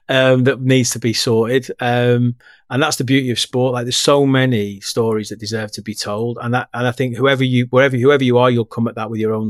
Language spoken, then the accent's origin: English; St Helens, North West England, United Kingdom; I'm from St. Helens.